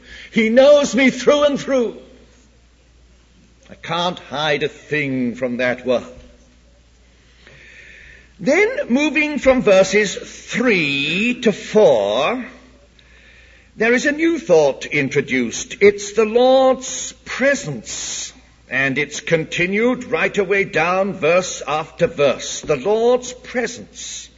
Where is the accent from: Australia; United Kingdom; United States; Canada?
United Kingdom; England; born there; also born or lived in South America / West Indies